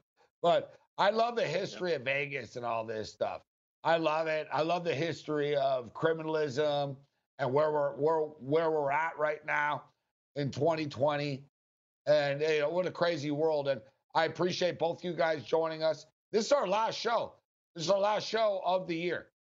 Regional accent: Montreal, Quebec, Canada; born there; I haven't lived in Montreal in a long time, but I was born in Montreal

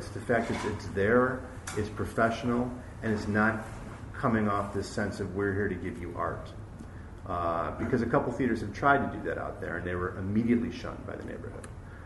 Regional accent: Chicago, Illinois, United States; when I grew up in Jefferson Park, family of cops and firemen, I was writing novels and poetry in my basement.

